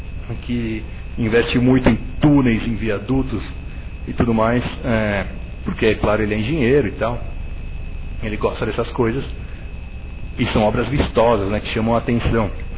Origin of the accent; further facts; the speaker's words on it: Brazil; Eu não sou apaixonado por carro, eu nunca fui, mas eu sou brasileiro.